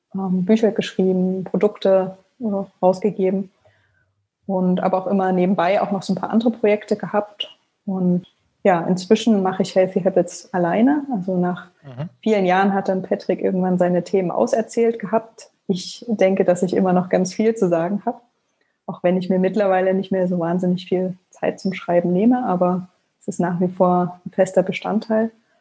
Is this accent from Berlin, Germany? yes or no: no; Leipzig, Saxony, Germany; Also ich komme aus Leipzig gebürtig und habe hier Abi gemacht, bin dann zum Studium nach Frankfurt-Oder gegangen